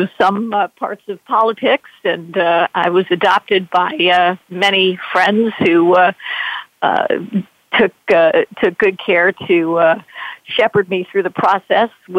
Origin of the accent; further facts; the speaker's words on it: Munster, Indiana, United States; I was blessed in my hometown of Munster, Indiana, to have a great education in that.